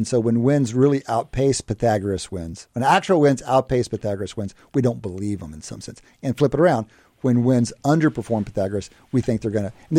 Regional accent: Texas, United States; I'm not very schematic for Jewish. I'm from West Texas.

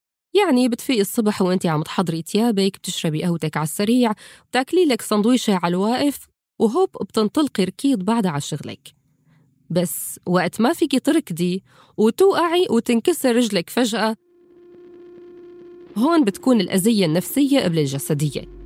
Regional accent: Syria; moved away; من أكثر الأمور اللي كنت بخاف منها بعد ما طلعت من سوريا هي إنه ما ألتقي بأصدقاء يعودوا لو جزء صغير من مكان الأهل

